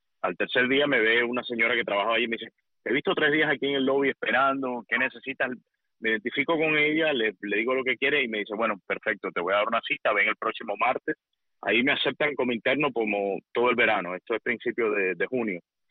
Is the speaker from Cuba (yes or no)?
yes; Camagüey, Cuba; yo nací en Camagüey, mi familia materna es de un pueblo que se llama Florida y mi familia paterna de un pueblo que se llama Vertientes. Allí tuve una infancia bonita